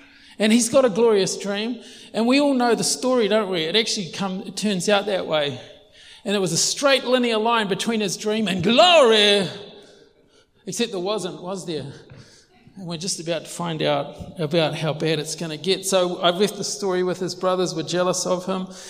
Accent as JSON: {"language": "English", "country": "New Zealand", "tie": "born or raised there", "said": "I grew up in New Zealand."}